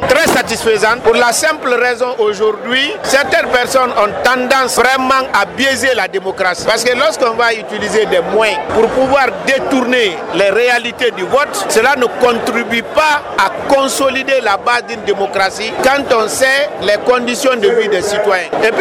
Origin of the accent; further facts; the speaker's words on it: Guinea; Mais puisque nous sommes tous des Guinéens, nous nous battons pour le progrès de la Guinée.